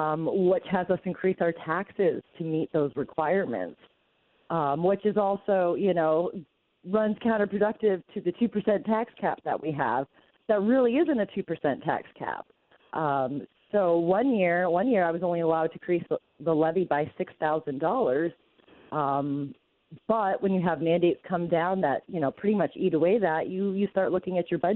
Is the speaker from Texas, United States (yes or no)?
no; Vermont, United States; Well, I was born and raised in Vermont, and I had traveled all over the country.